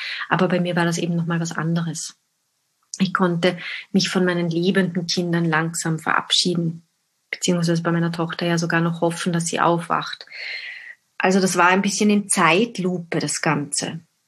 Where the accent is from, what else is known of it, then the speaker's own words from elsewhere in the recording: Austria; sagt man bei uns in Österreich